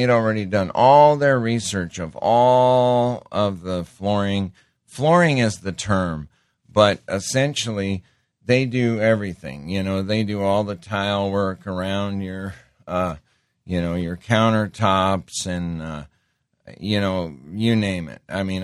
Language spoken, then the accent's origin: English; Montana, United States; one of my very good friends that I grew up with in Montana.